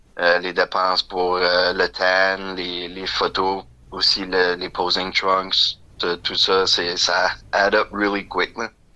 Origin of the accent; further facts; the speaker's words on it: Kedgwick, New Brunswick, Canada; also born or lived in Edmundston; now in Moncton, Canada; je suis natif de Kedgwick. J'y ai vécu la plus grande partie de ma vie. Donc, tout mon école primaire et secondaire, je l'ai effectué à Kedgwick. Et j'ai déménagé quand j'ai gradué de Marie-Gaétane en 2016 pour me rendre à Edmundston pour 2 ans.